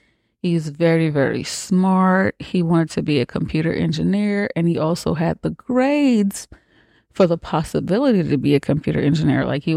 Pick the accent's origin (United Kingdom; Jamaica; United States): Jamaica; which I can relate. I was raised in Jamaica.